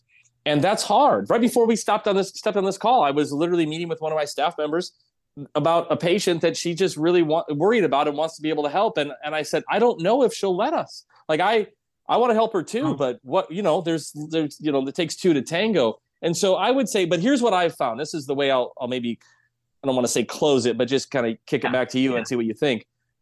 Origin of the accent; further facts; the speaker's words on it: South Dakota, United States; When I went back and practiced my first practice in South Dakota, it was in my hometown.